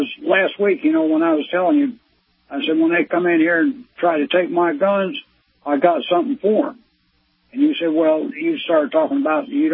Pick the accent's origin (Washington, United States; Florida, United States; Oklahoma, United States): Florida, United States; Tampa; Down in Tampa, I'm originally from Tampa.